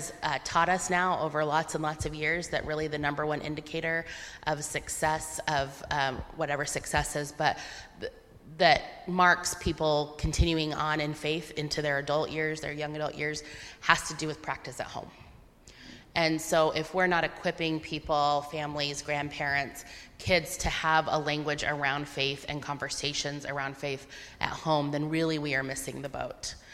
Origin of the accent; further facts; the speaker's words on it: Salt Lake City, Utah, United States; now in Cleveland Heights, United States; I grew up in Salt Lake City, Utah. I'm a third generation Hispanic Presbyterian from Salt Lake, said no one ever.